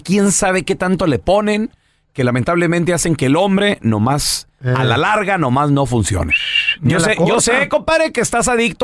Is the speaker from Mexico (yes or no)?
yes; Chihuahua, Mexico; Soy de Chihuahua, hermano